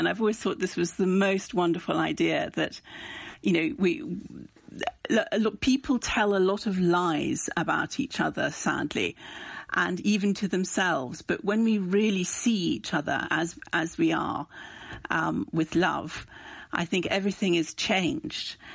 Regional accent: Ireland; as many Irish people

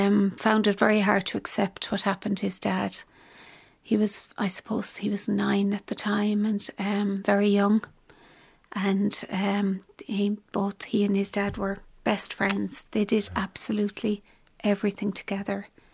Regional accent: Spanish Point, County Clare, Ireland; As a child growing up in Spanish Point, we were brought up in a family business.

